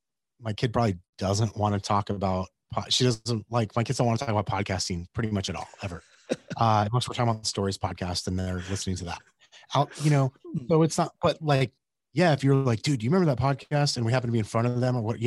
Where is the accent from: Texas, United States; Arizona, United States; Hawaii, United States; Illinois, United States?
Arizona, United States; Yuma; I grew up in Yuma, Arizona. For those of you who don't know where Yuma, Arizona, it is on the border of California, Arizona, and Mexico.